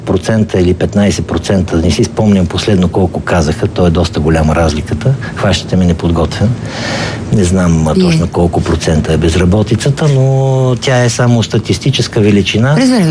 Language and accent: Bulgarian; Smolyan, Smolyan Province, Bulgaria; Това е книга за моето родно село, в момента централен квартал на Смолен.